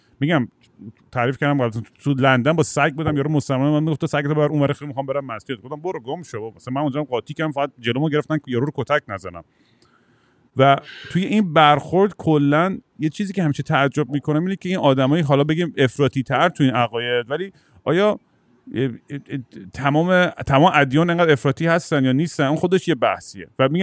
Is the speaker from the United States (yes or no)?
yes; Eugene, Oregon, United States; من که از بچگیم توی شهری که بزرگ شدم تو آمریکا، یوجین اورگن، یه هیپی تاونی بود که ما پا برهنه می‌رفتیم مدرسه